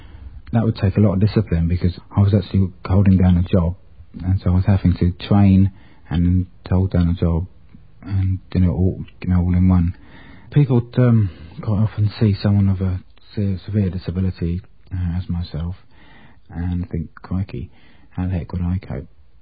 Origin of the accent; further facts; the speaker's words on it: South East England, United Kingdom; also born or lived in France; I was born in France. The French authorities couldn't cope with someone with quite a severe disability as myself. So from a very early age, I used to board in England, in Sussex